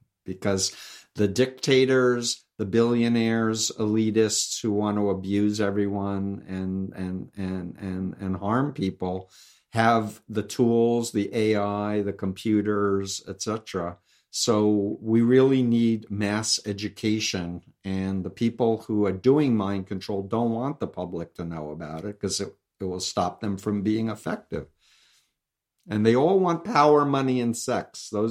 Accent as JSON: {"language": "English", "region": "New York", "country": "United States", "tie": "born or raised there", "said": "You know, he's a criminal. I'm from New York. I grew up 1.3 miles from him."}